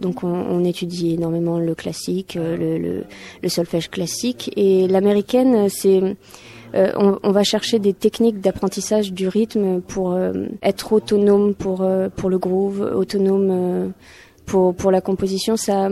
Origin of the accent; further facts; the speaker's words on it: Île-de-France, France; Je viens de la région parisienne, de plus précisément dans les Yvelines.